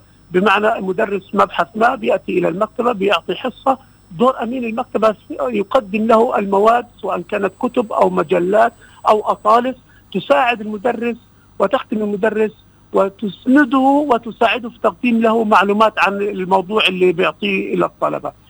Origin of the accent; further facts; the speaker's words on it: Palestine; التأكيد على الثوابت بالنسبة لنا كفلسطيني